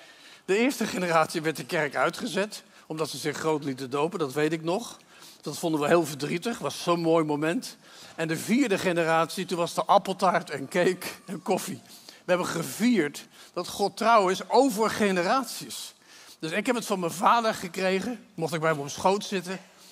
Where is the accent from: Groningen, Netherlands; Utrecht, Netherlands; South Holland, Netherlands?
South Holland, Netherlands; The Hague; ik ben opgegroeid in Den Haag.